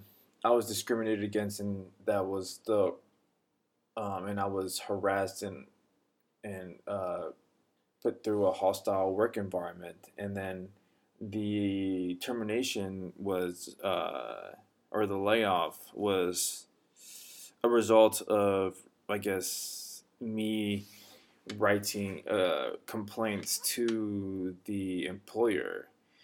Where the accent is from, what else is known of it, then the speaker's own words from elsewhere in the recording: California, United States; I grew up around California, and then I end up working in California.